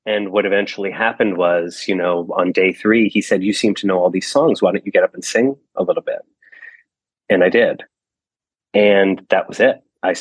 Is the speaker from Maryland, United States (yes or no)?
no; New Jersey, United States; I grew up in Bergen County, New Jersey. So just about a half an hour outside of New York City.